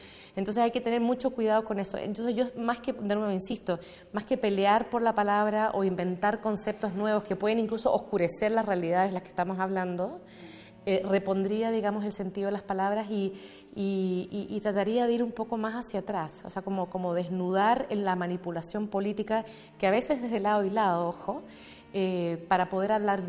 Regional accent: Chile; cuando yo me pienso como una chilena

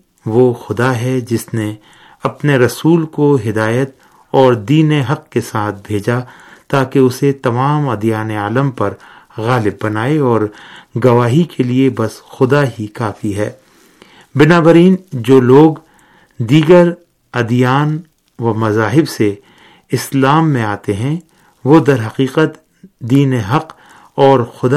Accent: India; والدہ نے 3 مہینے کی عمر میں دادا دادی کے پاس رہنے کے لیے مجھے ہندوستان بھیج دیا۔

